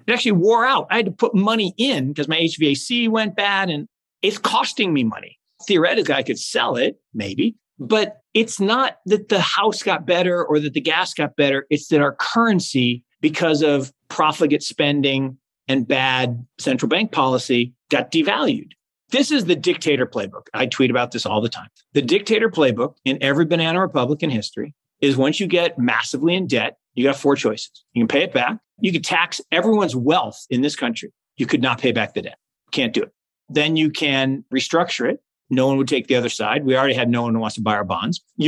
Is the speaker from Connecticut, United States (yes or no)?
no; Seattle, Washington, United States; I grew up in Seattle